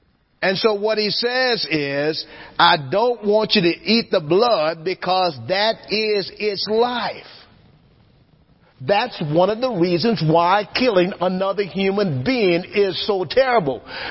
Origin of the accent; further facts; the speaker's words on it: Louisiana, United States; I'm from Louisiana. Louisiana is called sportsman's paradise. People eat all kind of creepy crawly things.